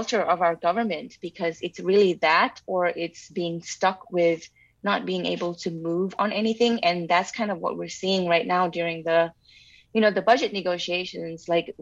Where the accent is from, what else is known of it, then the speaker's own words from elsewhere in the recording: Kathmandu, Bagmati, Nepal; moved away as an adult; now in New York, United States; So I am from Kathmandu, Nepal. That's where I was born and raised, and that's where I was, until I left to come to school in New York.